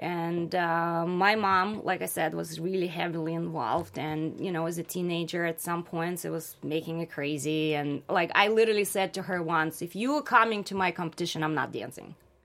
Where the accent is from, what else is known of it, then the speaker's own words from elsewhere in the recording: Moscow, Russia; English is a second language; Because I grew up in Moscow. It's a huge, huge city. About 20 million people live there.